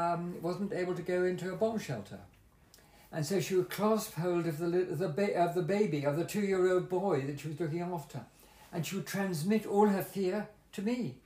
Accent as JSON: {"language": "English", "town": "Dublin", "region": "Leinster", "country": "Ireland", "tie": "born there", "also_born_or_lived": "Londonderry, Northern Ireland", "said": "I was born in Dublin, was then taken to our house in Londonderry in Northern Ireland, because it was from Londonderry that my father's ships were sailing across the Atlantic."}